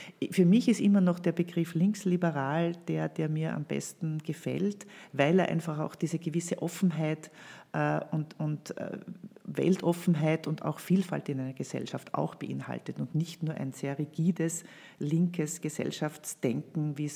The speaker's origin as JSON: {"language": "German", "town": "Amstetten", "region": "Lower Austria", "country": "Austria", "tie": "born or raised there", "also_born_or_lived": "Vienna", "said": "Die schönste Zeit meiner Kindheit war in Amstetten tatsächlich, ja, weil das war die erste Volksschule, die ersten Volksschulfreunde. Und da musste ich dann mit 9 nach Wien in die niederösterreichische Molkerei im 20. Bezirk 1966 im 10. Stock von einem Hochhaus"}